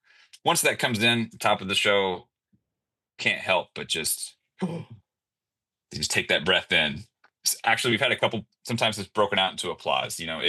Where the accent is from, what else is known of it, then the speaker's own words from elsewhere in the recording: New York, United States; I'm a New Yorker myself.